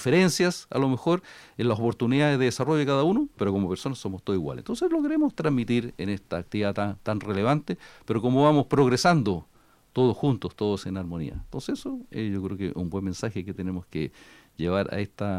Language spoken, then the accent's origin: Spanish; Cauquenes, Maule, Chile; Yo soy de Cauquenes